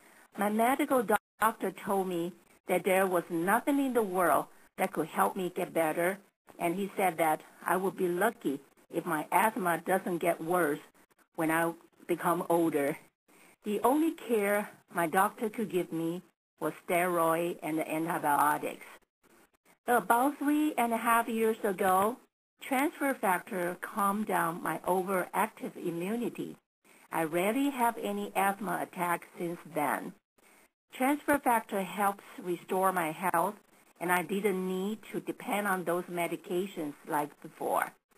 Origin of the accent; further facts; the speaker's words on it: Arcadia, California, United States; I'm from Arcadia, California.